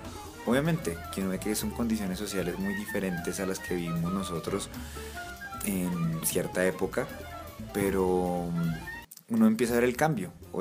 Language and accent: Spanish; Colombia